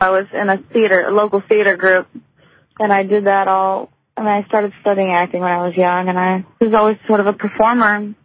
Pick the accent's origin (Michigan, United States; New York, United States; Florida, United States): Michigan, United States; Yeah, I grew up in Michigan, in the west coast of Michigan. And, you know, sort of a medium-sized town and a medium-sized house.